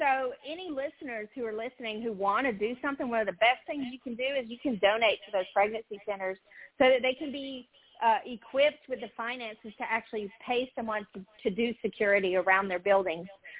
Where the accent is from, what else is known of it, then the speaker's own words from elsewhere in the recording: Alabama, United States; now in Texas, United States; I live in Texas now. I'm from Alabama, but I live in Texas.